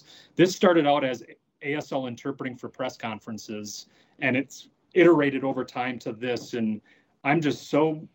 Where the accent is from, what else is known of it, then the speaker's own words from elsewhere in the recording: United States; first language American Sign Language; And then there are quotas with children of deaf adults, which I am, and my first language being American Sign Language.